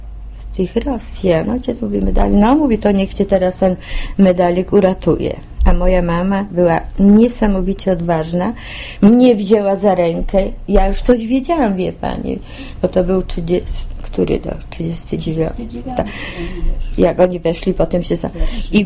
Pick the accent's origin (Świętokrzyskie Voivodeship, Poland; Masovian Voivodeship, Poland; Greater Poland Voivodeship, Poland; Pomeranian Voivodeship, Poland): Greater Poland Voivodeship, Poland; Wągrowiec; now in Kraków, Poland; No nas Niemcy przywieźli, bo tak ja z Wągrowca, to do Krakowa to inne